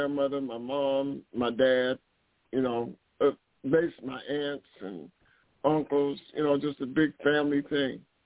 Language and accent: English; Bronx, New York, United States; born there; Well, anyway, I was born in the Bronx and been in the business, for more than 50 years.